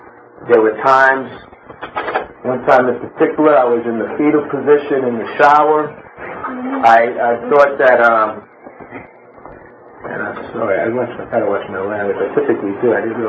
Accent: New York, United States; I grew up in Brooklyn.

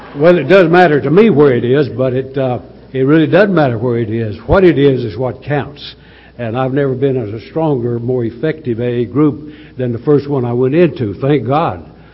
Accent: North Carolina, United States; It won't sound like it, because I'm from North Carolina. We not only talk slow, we think slow.

